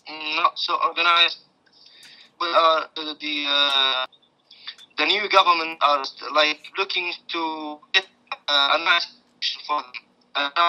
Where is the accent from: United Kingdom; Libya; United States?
Libya; Misrata, Misrata District; Okay, I'm from Misrata.